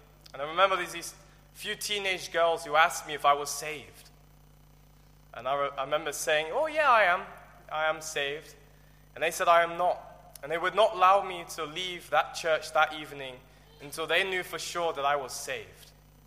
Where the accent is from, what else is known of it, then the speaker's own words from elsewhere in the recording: Exeter, South West England, United Kingdom; I'm from Exeter in England, and I was not born in a Christian home.